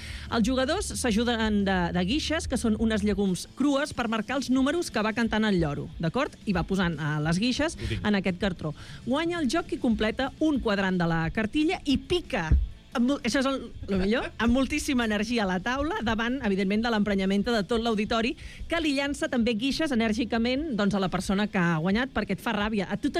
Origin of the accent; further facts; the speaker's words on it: Terrassa, Catalonia, Spain; Però jo sóc de Bescanó, jo no sóc de Bescanó, sóc de Terrassa. I a Terrassa també hi ha molta tradició